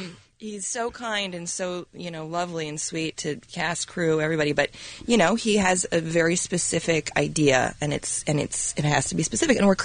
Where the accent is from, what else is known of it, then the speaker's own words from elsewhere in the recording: Toledo, Ohio, United States; I grew up in Toledo, Ohio.